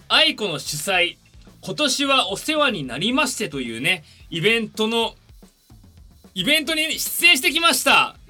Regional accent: Tokyo, Japan; 東京都出身、東京生まれ、東京育ち。そうなんです、いわゆる都会っ子ってやつですね。1990年3月14日まで、つまり31歳でございます。

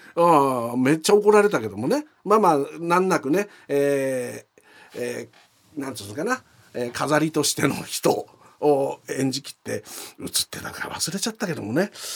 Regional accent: Fukushima, Japan; moved away; 若い時の田舎から出てきたばっかし、福島のね、田舎っぺな感じの写真ですよ

